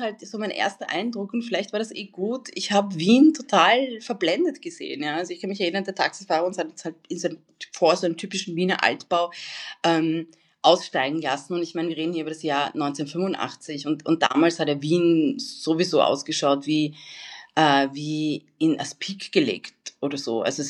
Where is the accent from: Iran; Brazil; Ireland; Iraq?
Iran; moved away; der Iran ist meine Heimat und ich habe nicht meine Heimat verlassen, sondern meine Heimat hat mich vertrieben, kann man sagen. Und der Iran wird immer meine Heimat bleiben.